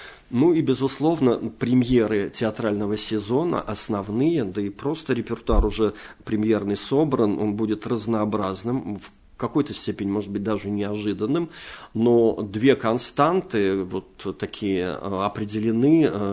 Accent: Ulyanovsk Oblast, Russia; я вырос в Ульяновской области

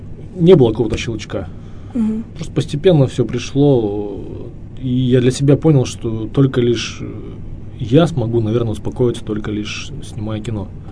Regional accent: Kurgan, Kurgan Oblast, Russia; он переехал из маленького города, откуда я родом, из Кургана, в Екатеринбург.

